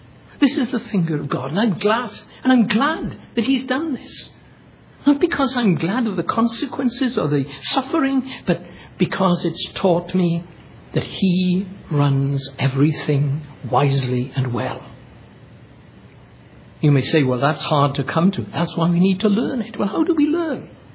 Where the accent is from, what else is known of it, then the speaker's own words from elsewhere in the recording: Wales, United Kingdom; Wales, my home country